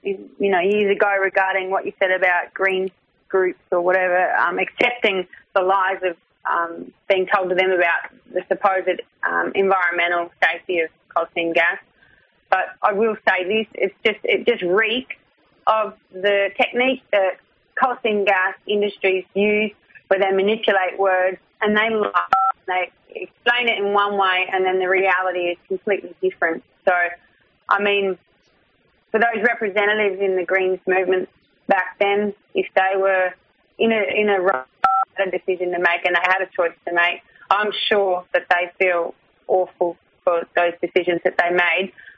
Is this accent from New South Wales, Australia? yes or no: yes; Gosford, New South Wales, Australia; I was born in Gosford and I've lived in the Central Coast for probably about 11 or 12, and then I moved to Yimundi up in Queensland, Sunshine Coast.